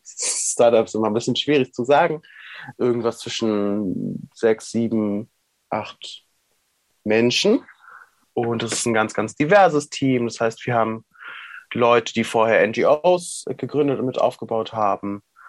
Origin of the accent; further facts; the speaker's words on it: Berlin, Germany; Ich bin in Berlin aufgewachsen